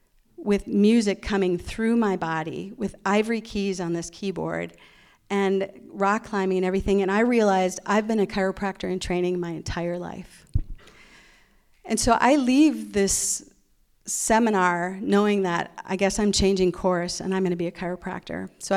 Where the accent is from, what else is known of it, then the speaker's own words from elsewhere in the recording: Wisconsin, United States; because here I am from Wisconsin, and I don't have any friends.